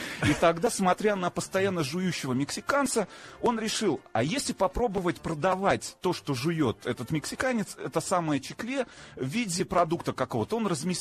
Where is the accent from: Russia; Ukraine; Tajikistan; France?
Tajikistan; Знаете, в детстве в Таджикистане не было жевательной резинки.